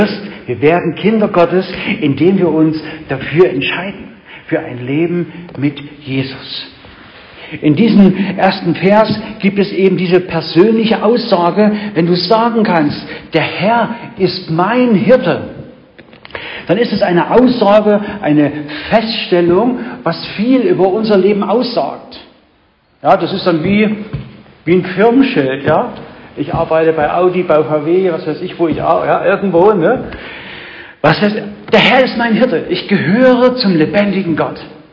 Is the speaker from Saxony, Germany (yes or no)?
yes; Bautzen, Saxony, Germany; Ich komme aus Bautzen, bin im christlichen Hilfswerk angestellt. Bin zuweilen hier in der Gegend, in Tauscha bei Penich.